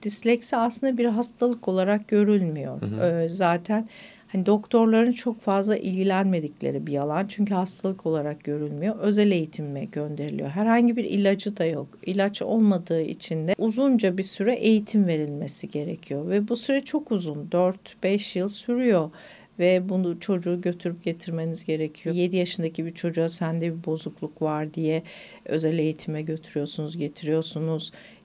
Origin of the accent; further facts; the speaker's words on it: Kayseri, Turkey; born there; Kayseri doğumluyum. 5 yaşında okumayı yazmayı söktüm. Kayseri Lisesi mezunuyum.